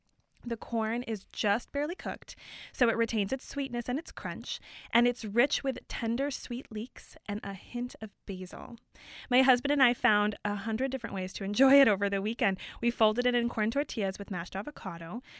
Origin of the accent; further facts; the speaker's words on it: Midwest, United States; We are talking about corn today, and I grew up in the Midwest, so nothing says summer to me like fresh, sweet corn.